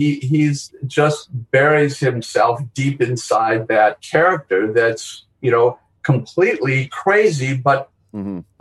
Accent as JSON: {"language": "English", "town": "Milwaukee", "region": "Wisconsin", "country": "United States", "tie": "born or raised there", "said": "growing up in Milwaukee and, you know, all three Jews from Milwaukee"}